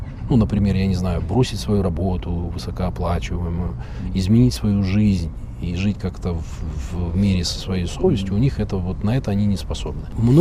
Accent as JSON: {"language": "Russian", "town": "Okhtyrka", "region": "Sumy Oblast", "country": "Ukraine", "tie": "born there", "said": "Я родился в Украине, это небольшой город Ахтырка, он недалеко от Харькова находится, тут 120 километров. Это Сумская область."}